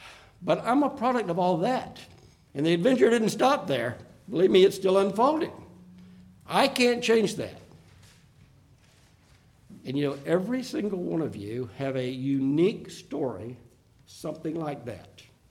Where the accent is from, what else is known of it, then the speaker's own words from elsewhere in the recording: Deep South, United States; I grew up in the Deep South in the 50s and 60s. I was born in 48.